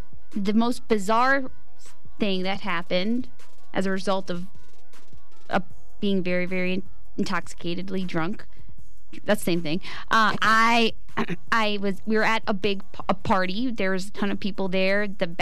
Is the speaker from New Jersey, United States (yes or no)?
no; North Carolina, United States; now in Las Vegas, United States; We're from North Carolina, bruh.